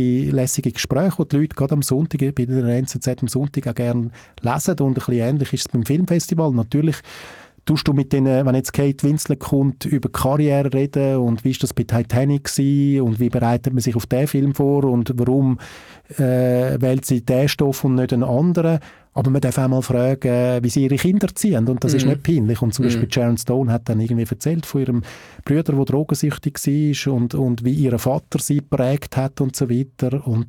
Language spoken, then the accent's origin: German; Winterthur, Zurich, Switzerland; Ich komme ja aus einer Arbeiterfamilie. Mein Vater war Arbeiter gsi, der Sulzer. Bin zu Winterthur aufgewachsen